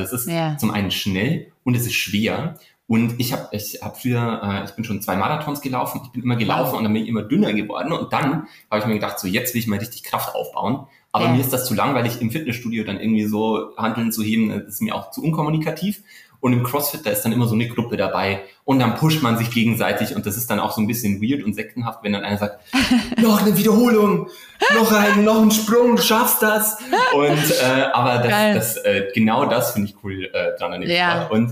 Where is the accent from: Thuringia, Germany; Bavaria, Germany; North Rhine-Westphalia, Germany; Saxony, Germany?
Bavaria, Germany; accent: Bavarian; Ich wohne in Berlin, habe aber einen bayerischen Einschlag. Das habe ich nie wirklich ganz rausbügeln können aus meiner Sprache. Ich komme aus der Nähe von Regensburg